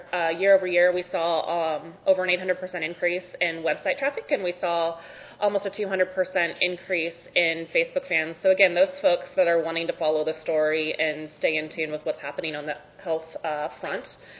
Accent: Ohio, United States; like I said, I'm in Arkansas now. I grew up in Ohio.

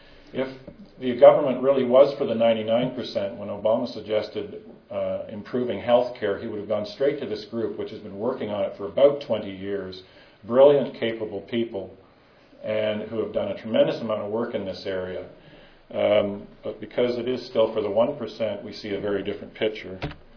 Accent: Canada; Being Canadian, I am a firm believer in universal single payer because I live in a system with it

